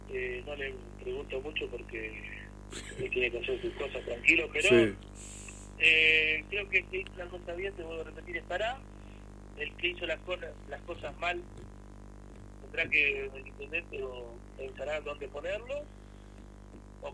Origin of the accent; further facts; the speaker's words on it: Argentina; porque somos parte de la Argentina.